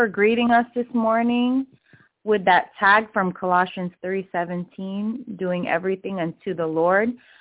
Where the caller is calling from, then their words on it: Snellville, Georgia, United States; I am calling from Snellville, Georgia.